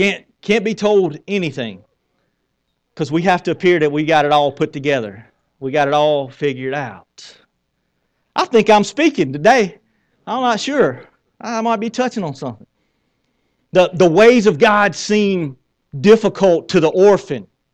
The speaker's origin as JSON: {"language": "English", "region": "the South", "country": "United States", "said": "because we're from the South."}